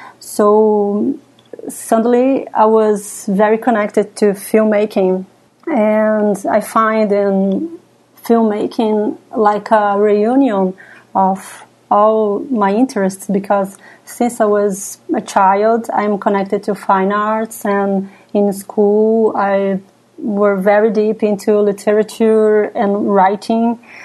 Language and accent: English; Brazil; I am from Brazil